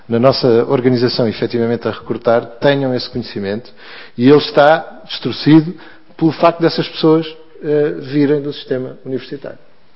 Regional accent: Portugal; O nosso ADN, como portugueses, tem determinadas características que são boas

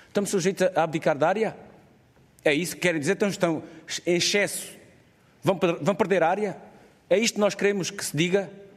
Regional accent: Alentejo, Portugal; eu sou do Alentejo, como vê

